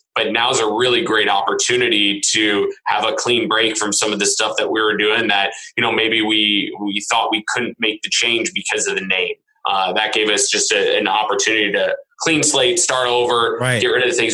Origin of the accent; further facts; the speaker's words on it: St. Louis, Missouri, United States; Yeah, so obviously growing up in St. Louis, you're a Cardinals fan through and through.